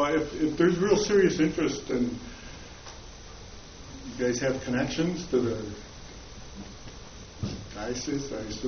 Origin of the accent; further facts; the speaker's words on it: Alloy, West Virginia, United States; Yeah, I grew up in Alloy, so I'm pretty familiar with the territory.